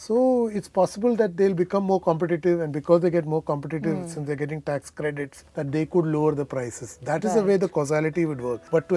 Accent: India; And of course, as an Indian, we are all very proud that she's the world number two at this point of time.

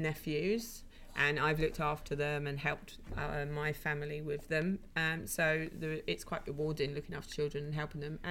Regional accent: Garston, East of England, United Kingdom; So I grew up in Garston, which is near Watford, and I lived in a bungalow with my family.

